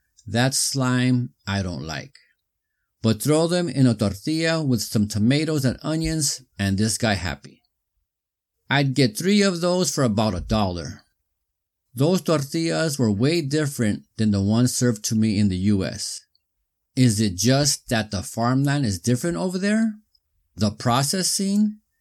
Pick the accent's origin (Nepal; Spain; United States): United States; East Los Angeles, California; Plus, I grew up in East Los, so Mexico was not that foreign to this Chicano.